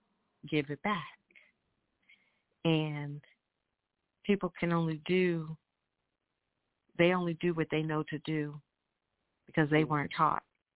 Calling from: Humble, Texas, United States; I'm calling from Humble, Texas.

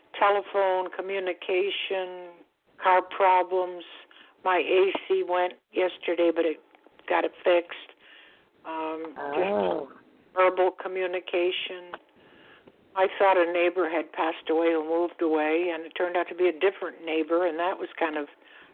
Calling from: Florida, United States; I'm calling from Florida.

